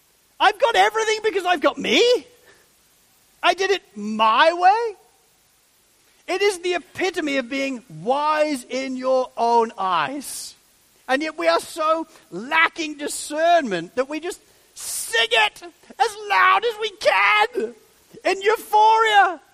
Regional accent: England, United Kingdom; growing up in England

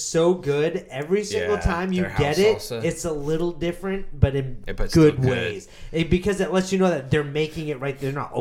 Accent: Boston, Massachusetts, United States; I grew up in Boston.

